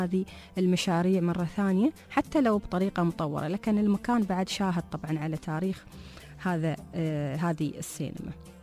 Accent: Dubai, United Arab Emirates; عندنا في دبي

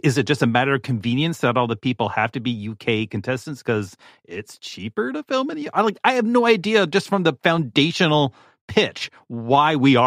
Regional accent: Canada; I'm from Canada

